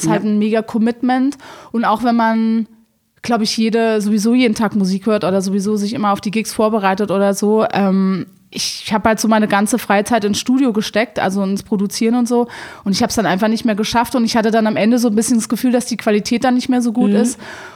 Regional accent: Berlin, Germany; moved away; In Prenzlauer Berg.

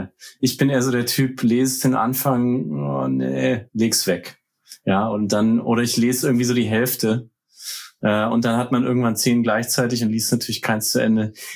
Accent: Nuremberg, Bavaria, Germany; now in New York, United States; ich bin ja jetzt gerade nicht in New York, sondern noch in Deutschland ein paar Tage und das Planetarium in meiner Heimatstadt in Nürnberg, das heißt nach Kopernikus

